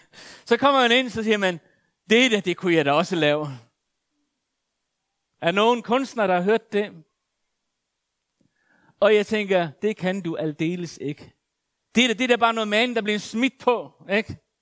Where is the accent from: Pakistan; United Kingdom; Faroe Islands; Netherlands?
Faroe Islands; da jeg voksede op på Færøerne, og i mine unge dage, så kommer jeg i forbindelse med kirke. Jeg var sådan 15-16 år gammel.